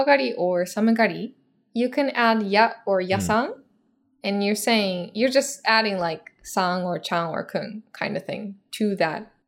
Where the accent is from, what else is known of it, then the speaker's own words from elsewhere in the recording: Japan; Chakushin-ari is like the super famous one that I grew up around in Japan.